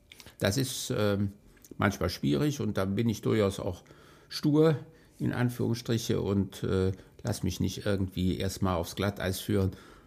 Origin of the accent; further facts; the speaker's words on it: Troisdorf, North Rhine-Westphalia, Germany; also zum einen komme ich aus Troisdorf-Müllekofen, das ist der kleinste Ort in Troisdorf